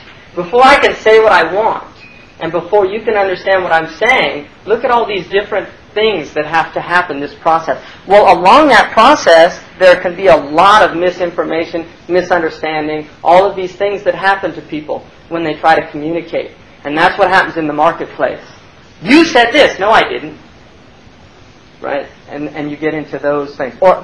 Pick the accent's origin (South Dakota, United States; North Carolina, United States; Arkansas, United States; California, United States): California, United States; We're from California, so we say water.